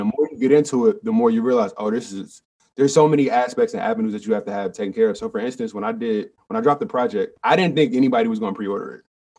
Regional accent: Charlotte, North Carolina, United States; I'm from Charlotte, bro. And, uh-huh. like, it's different out there.

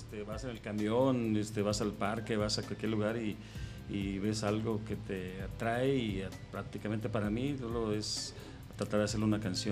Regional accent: La Huerta, Jalisco, Mexico; Yo soy de aquí de la Huerta, Jalisco.

